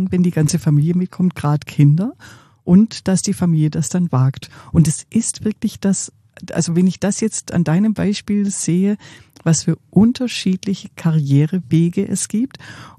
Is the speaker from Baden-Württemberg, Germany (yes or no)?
yes; Waiblingen, Baden-Württemberg, Germany; Das ist meine Heimat.